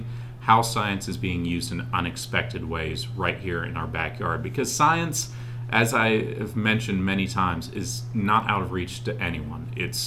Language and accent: English; Arkansas, United States; Yeah, so I grew up in Arkansas, which if you've taken any class growing up, they talk about Tornado Alley. It's smack dab right in the middle of it.